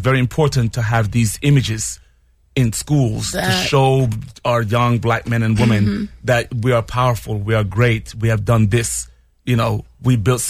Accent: Jamaica; I grew up in Jamaica and I see myself in textbooks.

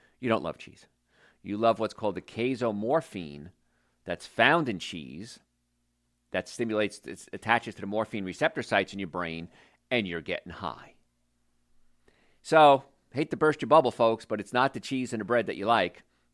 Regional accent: New Jersey, United States; Now, I grew up right outside New York in New Jersey, and I had the bagel, and it was spectacular.

